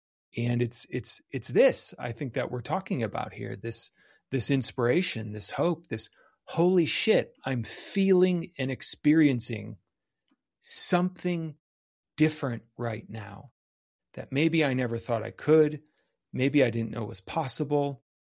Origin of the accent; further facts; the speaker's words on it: Midwest, United States; I'm from the Midwest.